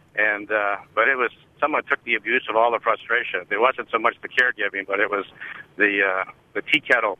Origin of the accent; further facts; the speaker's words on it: Iowa, United States; born there; I was born in Iowa, lived in Algona, vacationed just north of Spencer, and went through it many times going to Grandma's house down near Sioux City or Akron.